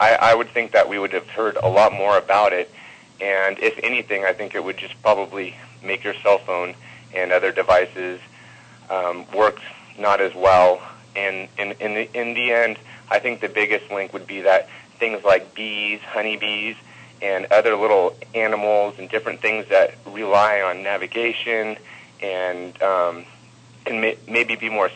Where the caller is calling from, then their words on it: California, United States; from California.